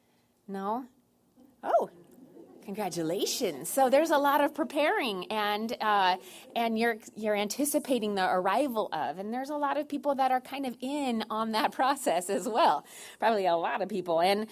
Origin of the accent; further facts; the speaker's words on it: California, United States; I'm from Orange County, and I can just go home anytime I want to, and it's like an hour and a half, 2 hours away.